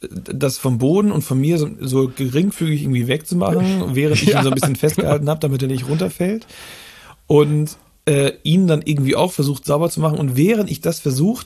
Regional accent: Flensburg, Schleswig-Holstein, Germany; Ich komme ja aus dem Raum Flensburg eher. Und ich habe zu dem Zeitpunkt, als ich meine Frau kennengelernt habe, in Hamburg gewohnt, also auf der Reeperbahn, direkt hinter der Davidswache

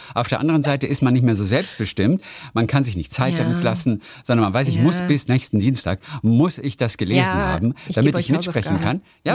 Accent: Lübeck, Schleswig-Holstein, Germany; und ich komme aus Lübeck

